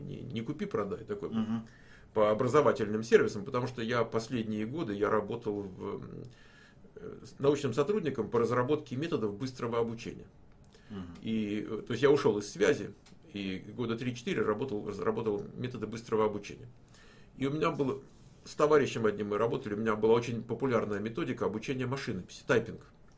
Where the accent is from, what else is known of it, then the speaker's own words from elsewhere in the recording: Moscow, Russia; moved away as an adult; Первые 34 года я жил в Москве. Я родился в Москве, жил в Москве. Родители у меня оба с Украины. Отец из-под Житомира, мама из Кременчуга, Полтавской области.